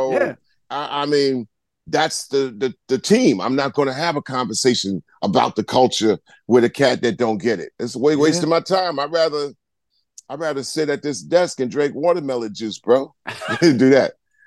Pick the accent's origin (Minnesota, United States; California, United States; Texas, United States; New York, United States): New York, United States; Long Island; I'm from Long Island. So I can't claim no Bronx.